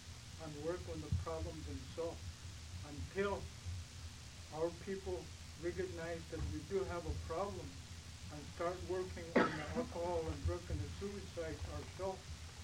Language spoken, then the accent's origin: English; Savoonga, Alaska, United States; But I'm from Savonga, from Northern Shawn Hills region.